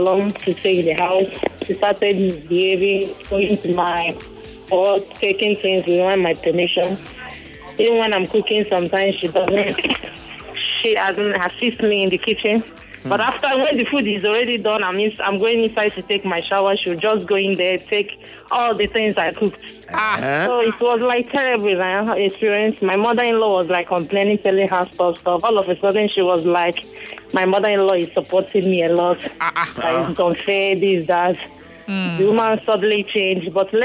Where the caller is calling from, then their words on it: Isolo, Lagos, Nigeria; I'm calling from Isolo.